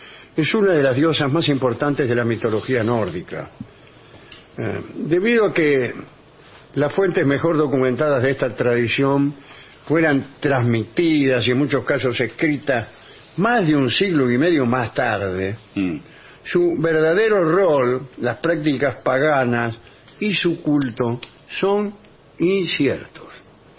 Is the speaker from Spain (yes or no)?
no; Caseros, Buenos Aires Province, Argentina; de Caseros. Un saludo enorme a los tres que me hacen pensar y reír.